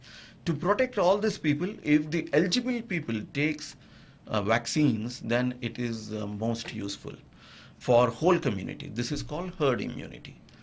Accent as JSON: {"language": "English", "country": "India", "tie": "born or raised there", "moved": "as an adult", "said": "I grew up in India"}